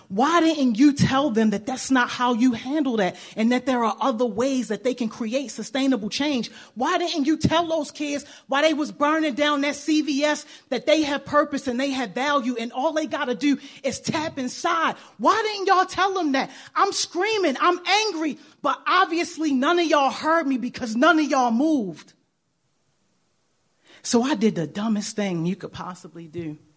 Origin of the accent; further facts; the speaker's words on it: Baltimore, Maryland, United States; moved away as an adult; I moved away from Baltimore, completely turned my back, wasn't thinking about Baltimore, y'all. I got my passport. I'm able to see what I always knew in my heart, that there was so much more to the world than just West Baltimore.